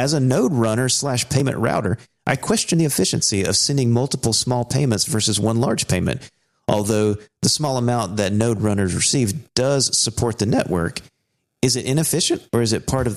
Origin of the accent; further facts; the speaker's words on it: Australia; At least as an Aussie, the system seems bizarre.